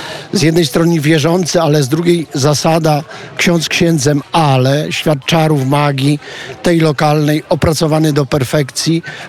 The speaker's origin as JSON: {"language": "Polish", "town": "Myczków", "region": "Subcarpathian Voivodeship", "country": "Poland", "tie": "born there", "said": "ja się urodziłem tutaj w Myczkowie, we własnym starym domu i w niedzielę jeszcze do tego"}